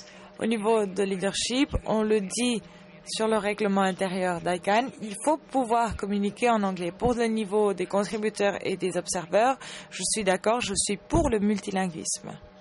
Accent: Germany; French is a second language; moi, par exemple, je suis allemande

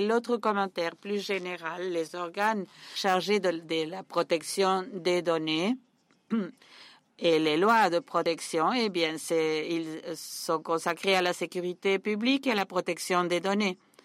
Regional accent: Ghana; French is a second language; je viens de l'Ouganda, du Ghana, pardon.

